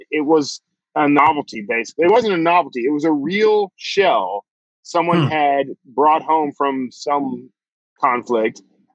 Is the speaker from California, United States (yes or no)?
no; Wild Peach, Texas, United States; So I grew up in Wild Peach, Texas, and my cousins and I and all our friends, you know, we all lived miles from each other, really.